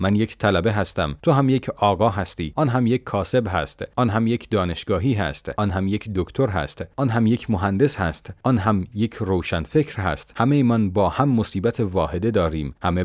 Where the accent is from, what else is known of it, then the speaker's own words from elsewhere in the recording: Qom, Iran; من قمی هستم اما برای نجف متاسفم